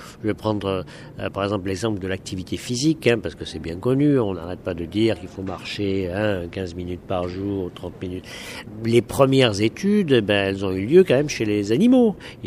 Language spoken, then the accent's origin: French; France; moi je viens de France